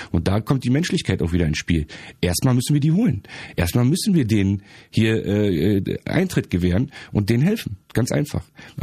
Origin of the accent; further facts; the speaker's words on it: Germany; moved away; Ich war Flüchtling. Ich bin aus der DDR geflüchtet mit meiner Familie.